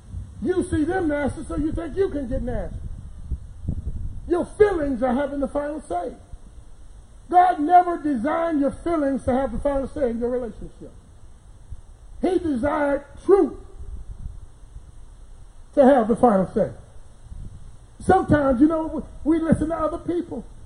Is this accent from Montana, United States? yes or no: no; Dallas, Texas, United States; So when I was growing up in Dallas, Texas, my mama had 10 babies in 10 years.